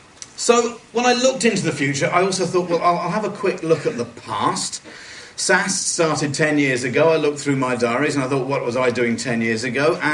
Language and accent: English; London, United Kingdom; And I'm from London. And I speak no Swedish at all, apart from tack.